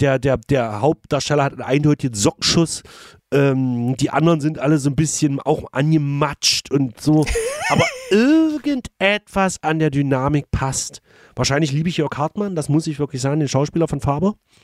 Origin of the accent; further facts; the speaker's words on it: Magdeburg, Saxony-Anhalt, Germany; Ich habe natürlich als Magdeburger, habe ich direkt in Magdeburg